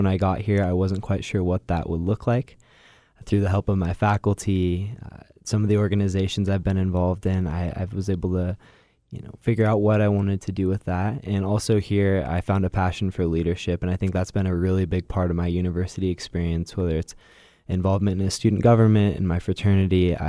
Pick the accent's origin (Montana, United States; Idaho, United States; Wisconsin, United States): Idaho, United States; Coeur d'Alene; now in Reno, United States; Yeah, originally I was from Coeur d'Alene, Idaho, and one of my earliest passions was baseball.